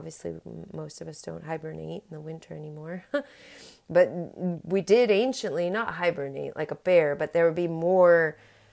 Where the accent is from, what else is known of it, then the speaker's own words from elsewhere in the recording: Hawaii, United States; it was kind of trippy for me because I'm from Hawaii and that's where I grew up, and that's close to the equator, so days and nights are more equal there than they are in other places